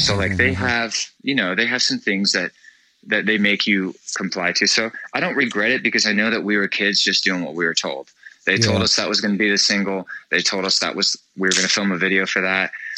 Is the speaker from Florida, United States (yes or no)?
yes; Florida, United States; which we are from Florida, which is where Southern rock is happy.